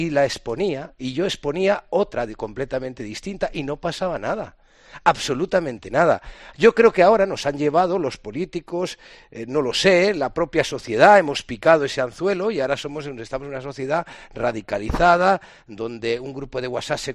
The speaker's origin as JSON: {"language": "Spanish", "country": "Spain", "said": "eso a mí como español"}